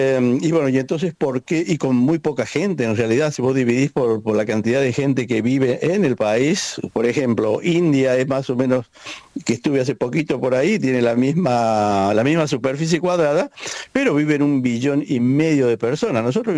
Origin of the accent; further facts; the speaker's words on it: Argentina; now in United Kingdom; soy totalmente argentino. Sí, he vivido acá en Inglaterra por diferentes factores, pero soy totalmente argentino y, por supuesto, me encanta Argentina, me encanta ir a Córdoba.